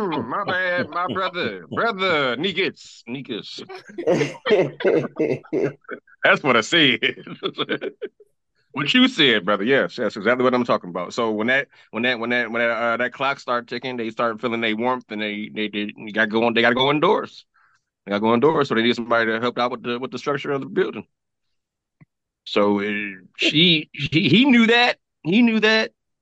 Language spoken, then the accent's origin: English; Atlanta, Georgia, United States; I'm from Atlanta Pimp. I keep telling you this.